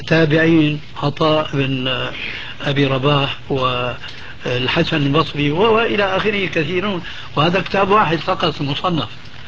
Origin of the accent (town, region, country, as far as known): Syria